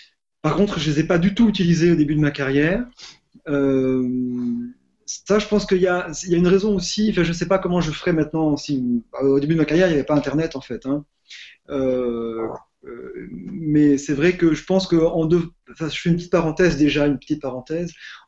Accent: France; now in Brussels, Belgium; J'enseigne la philosophie et je l'enseigne. Donc, je suis français

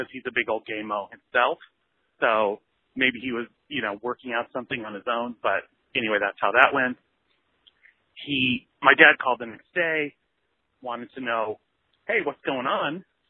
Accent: Montana, United States; Quick background. I grew up in Montana. Parents divorced when I was really young.

